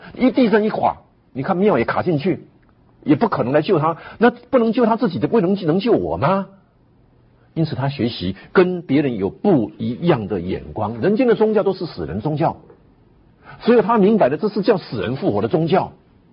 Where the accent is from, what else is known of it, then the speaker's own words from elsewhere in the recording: Tainan, Taiwan; 我带回台南我的家乡给我妈妈看。